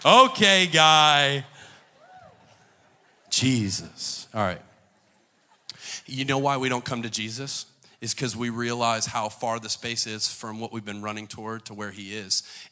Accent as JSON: {"language": "English", "town": "Philadelphia", "region": "Pennsylvania", "country": "United States", "tie": "born or raised there", "said": "I'm Italian from Philadelphia. I grew up watching Rocky Balboa."}